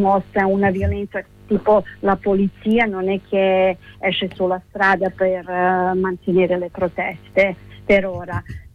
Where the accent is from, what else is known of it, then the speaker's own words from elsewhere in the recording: Serbia; Italian is a second language; sono una serba che ha anche manifestato negli anni 2000 contro il regime di Milošević, e quindi conosco molto bene il mio popolo